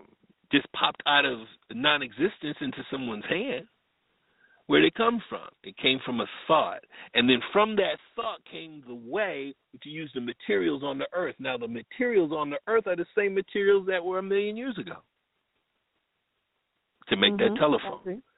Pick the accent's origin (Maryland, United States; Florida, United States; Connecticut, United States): Connecticut, United States; Bloomfield; also born or lived in Riverside, California; I was born in Riverside, California. I was an Air Force baby. And moved to Connecticut. Moved to Hartford, Connecticut. Actually, it's Bloomfield, Connecticut for the Connecticuters out there. Stayed there until I was 10 years old.